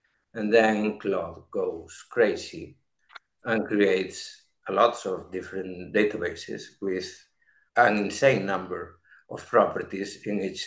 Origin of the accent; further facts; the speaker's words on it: Galicia, Spain; English is a second language; I'm in Spain. I'm born and raised in Spain.